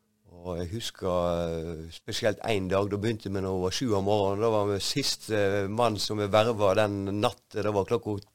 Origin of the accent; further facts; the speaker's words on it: Øygarden, Vestland, Norway; Jeg bor i en lastebil store deler av året, og når jeg ikke gjør det, så holder jeg til her på Vestlandet. Jeg er opprinnelig fra Øygarden, en ekte slostril fra Øygarden.